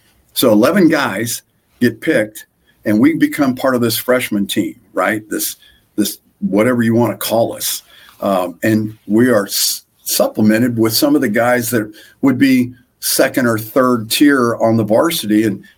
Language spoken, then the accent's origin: English; Decatur, Illinois, United States; I'm originally from Decatur, Illinois